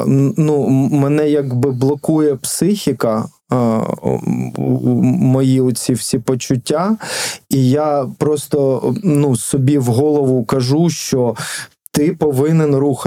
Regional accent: Nikopol, Dnipropetrovsk Oblast, Ukraine; Звісно, я з Нікополя, і мій рідний будинок, тобто квартира, в якій я виріс, я там, звісно, ну, давно не живу

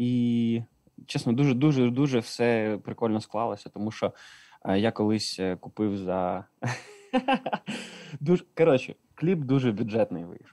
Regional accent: Khotyn, Chernivtsi Oblast, Ukraine; accent: surzhyk; Але я з Хотина, це Чернівецька область, тут у нас таке стабільно, так що я вже дуже довгий час тут.

